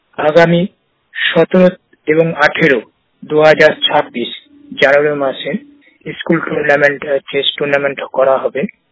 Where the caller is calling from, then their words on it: Kolkata, West Bengal, India; আমি কলকাতার উল্টোডাঙ্গা থেকে